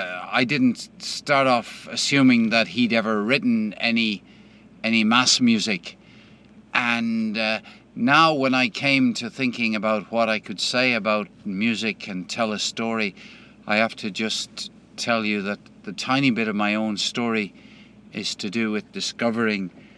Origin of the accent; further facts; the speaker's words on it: Ireland; I grew up in Roman Catholic Ireland in the 1950s, you know, surrounded by stories of a particular type celebrated in music.